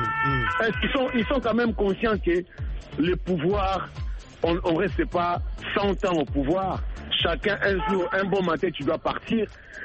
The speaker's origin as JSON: {"language": "French", "country": "DR Congo", "tie": "born or raised there", "said": "Nous, on a grandi dans ces pays-là, on a grandi au Congo"}